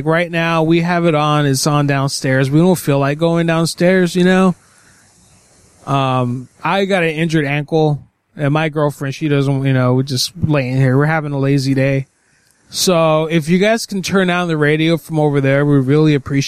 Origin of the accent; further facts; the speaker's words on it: Florida, United States; I'm from Florida. I'm not from here originally.